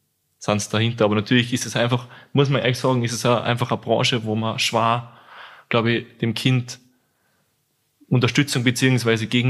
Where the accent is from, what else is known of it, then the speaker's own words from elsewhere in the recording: Salzburg, Austria; in Salzburg eigentlich aufgewachsen.